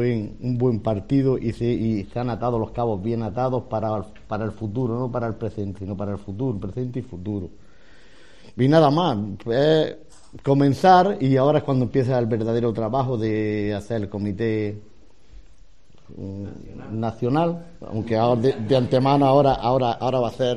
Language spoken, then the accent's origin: Spanish; Andalusia, Spain; nosotros no vamos a renegar que somos andaluces